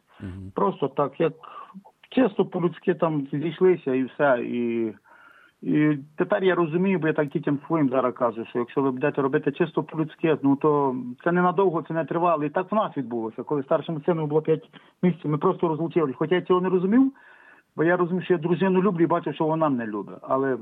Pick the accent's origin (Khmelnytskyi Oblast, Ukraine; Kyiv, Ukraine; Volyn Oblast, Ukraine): Khmelnytskyi Oblast, Ukraine; Nesterivtsi; born there; Я народився в селі Нестерівці Дунаєвецького району Хмельницької області, а батьки мої були з Голозубинець.